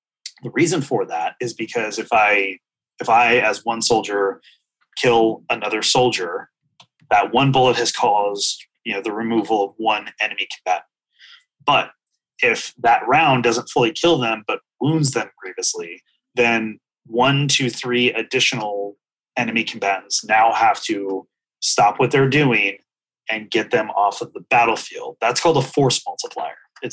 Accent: California, United States; I'm from California, so In-N-Out, Fatburger are like, the In-N-Out, Fatburger debate is no joke.

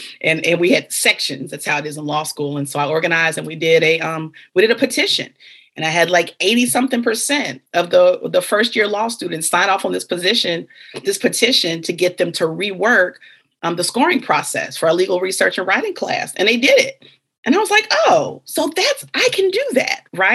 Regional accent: Alabama, United States; also born or lived in Kentucky, United States; I was born in Kentucky, grew up in Alabama. I live in South Carolina.

